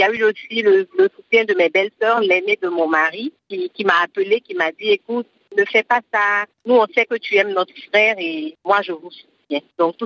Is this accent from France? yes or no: no; Côte d’Ivoire; Oui, près de la frontière du Ghana. Et moi, je suis près de la frontière du Libéria.